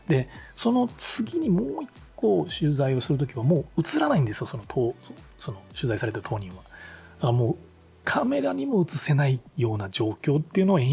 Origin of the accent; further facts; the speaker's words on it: Nagasaki, Japan; 僕長崎出身なんで、やっぱ8月の9日になるとこう登校日が決まって、で長崎市内に小学校2年の途中から3年生いっぱいまで1年半ぐらいしかなかった市内に小学校に行ってて